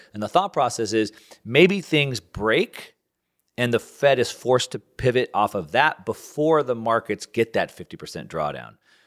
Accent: Southern California, California, United States; bringing Bitcoin back to my home state here, Southern California.

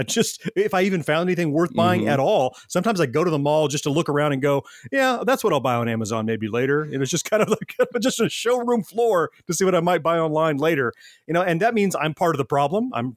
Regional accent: Florida, United States; And I grew up in Central Florida. Disney was a big part of my life growing up.

